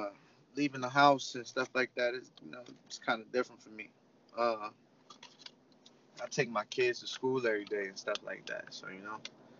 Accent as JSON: {"language": "English", "town": "Nashville", "region": "Tennessee", "country": "United States", "said": "I was living in New York. You know, I'm from Nashville, right?"}